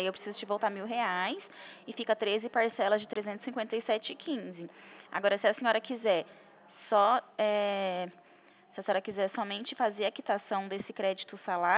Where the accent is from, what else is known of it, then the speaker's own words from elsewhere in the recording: Presidente Prudente, São Paulo, Brazil; eu sou de Presidente Prudente, São Paulo.